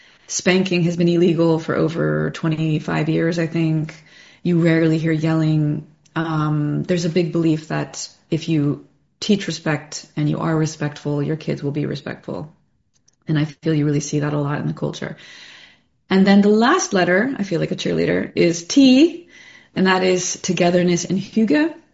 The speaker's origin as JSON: {"language": "English", "country": "United States", "said": "But that I have done myself as an American, I've integrated the reframing into my life"}